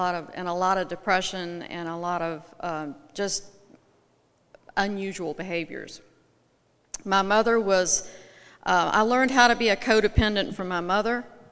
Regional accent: Knoxville, Tennessee, United States; born there; I used to start my talk by starting, you know, I was born in Knoxville, Tennessee, blah, blah, blah, blah, and all that.

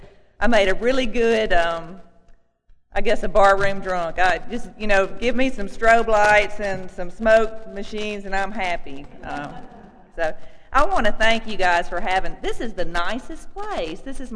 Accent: Mississippi, United States; also born or lived in Huntsville; When I was, I guess, about 8 years old, we moved to Mississippi from Huntsville, and I started riding a county school bus, and I went from a very urban sort of environment to the middle of nowhere

